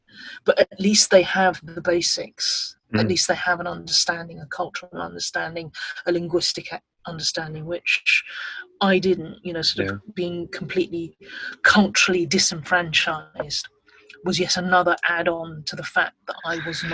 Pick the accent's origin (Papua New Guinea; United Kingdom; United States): United Kingdom; I'm a British East Asian, by British meaning that I don't speak Cantonese or Mandarin well, not very well, or hardly. English is my native language. British culture is what I was brought up in, and what I understand first and foremost.